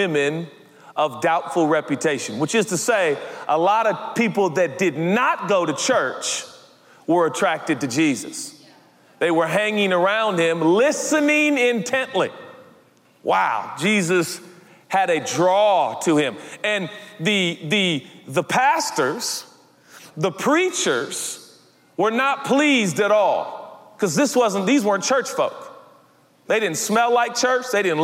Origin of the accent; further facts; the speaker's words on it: Pacific Northwest, United States; because I am from the Northwest, Portland, Seattle, the Pacific Northwest, one of the most beautiful places in the world.